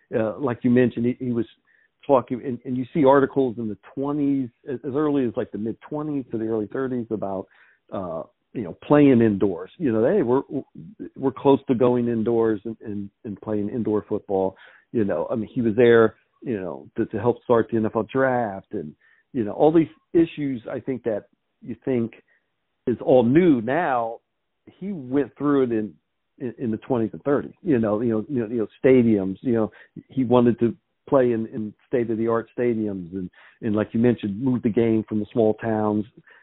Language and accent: English; Columbus, Ohio, United States; I grew up in Columbus. My dad had a used bookstore downtown